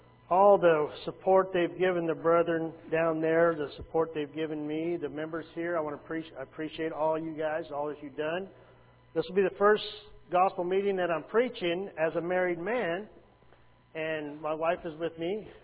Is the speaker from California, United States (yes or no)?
yes; Madera, California, United States; When I was growing up, we were raised in Madera, California. Me and Randy and my sisters.